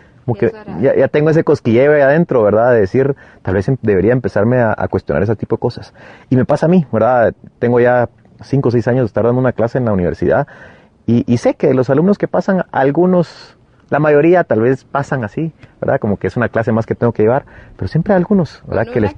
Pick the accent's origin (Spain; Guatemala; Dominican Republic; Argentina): Guatemala; hasta pensar como seres humanos, como guatemaltecos